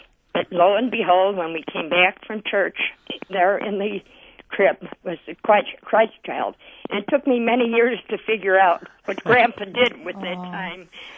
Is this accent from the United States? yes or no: yes; Chicago, Illinois, United States; I am an 80-year-old Czechoslovakian descent, and I grew up in Chicago.